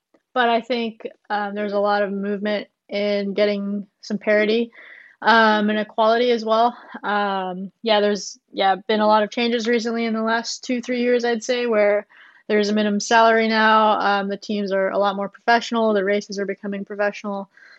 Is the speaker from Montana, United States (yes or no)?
no; Tustin, California, United States; also born or lived in Garden Grove, United States / Cyprus; So I was born in Garden Grove, California, and then when I was about 6 or so, I spent like five years in Cyprus, and then when I was about 6, our family moved to Tustin, California.